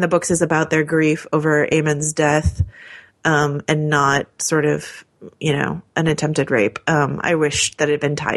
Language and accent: English; California, United States; I don't know. I'm from California. We don't think about snow.